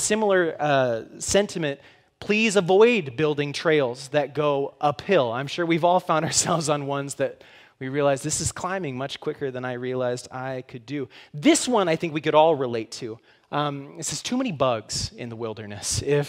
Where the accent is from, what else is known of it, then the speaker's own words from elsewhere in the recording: South Dakota, United States; Now, growing up in the Black Hills, I am the type of person who loves to go hiking.